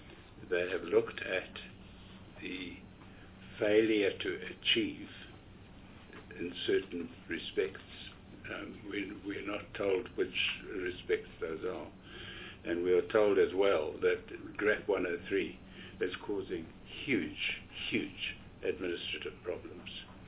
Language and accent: English; Kimberley, Northern Cape, South Africa; I grew up in Kimberley.